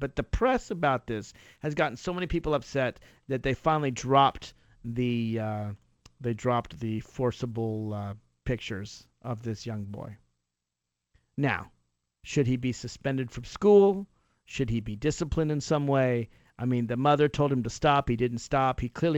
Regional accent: Virginia, United States; So the prosecutors in Virginia, my home state, wanted to require 12 members of the jury

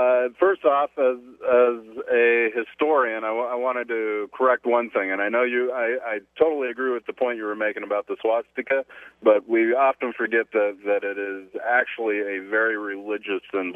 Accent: United States; But as an American, what we are talking about honoring

